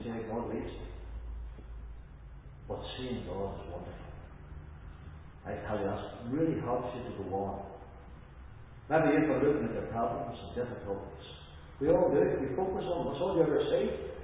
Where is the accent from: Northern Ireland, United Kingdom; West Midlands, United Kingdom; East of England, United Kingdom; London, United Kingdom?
Northern Ireland, United Kingdom; I'm from Northern Ireland